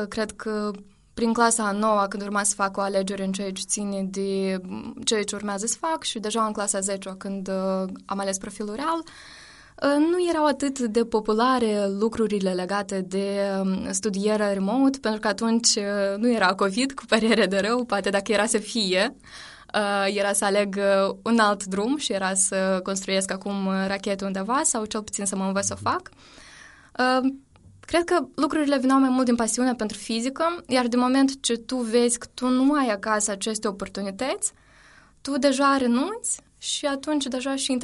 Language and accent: Romanian; Chișinău, Moldova; vin din Chișinău, am background în jurnalism